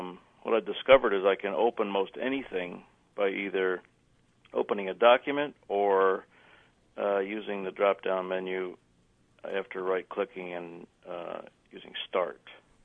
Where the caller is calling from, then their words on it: Bergen, Vestland, Norway; From Bergen.